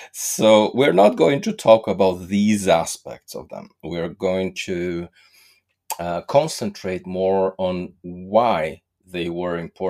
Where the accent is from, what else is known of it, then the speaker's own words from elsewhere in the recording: Brazil; So again, I'm from Brazil.